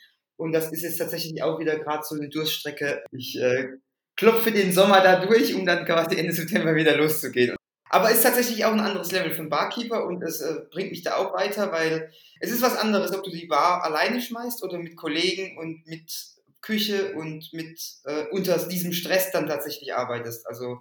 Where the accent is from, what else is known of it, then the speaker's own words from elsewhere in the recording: Baden-Württemberg, Germany; also born or lived in Bremen; now in Berlin, Germany; Also ich bin in Kraichgau aufgewachsen. Kraichgau ist eine Weinregion. Ich nenne es auch immer Hobbitland, weil es relativ hügelig ist. Also und das ist in der Nähe von Karlsruhe quasi.